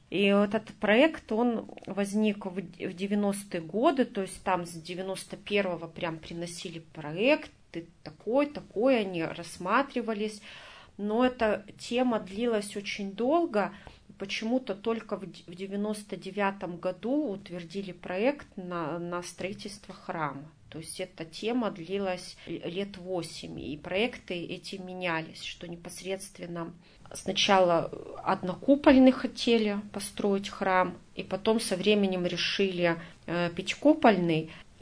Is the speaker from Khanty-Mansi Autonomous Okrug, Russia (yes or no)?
no; Yekaterinburg, Sverdlovsk Oblast, Russia; born there; что я тоже родилась именно в Екатеринбурге и оказалась, ну, соприкосновение какое-то с этой темой.